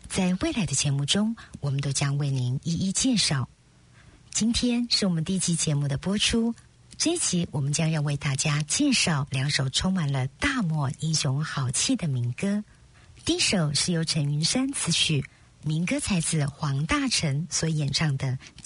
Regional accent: Taiwan

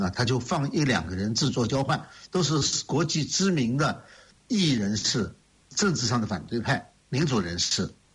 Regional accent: China; now in United States; 像我们从大陆来的成为美国公民的

